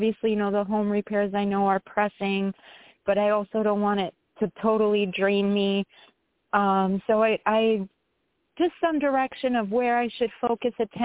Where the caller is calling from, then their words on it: New York, United States; from New York.